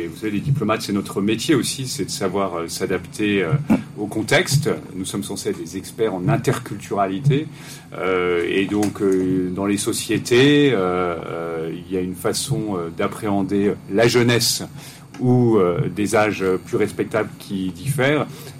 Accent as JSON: {"language": "French", "country": "France", "said": "Bien sûr, moi je suis content de pouvoir valoriser la culture de mon pays, la culture du continent."}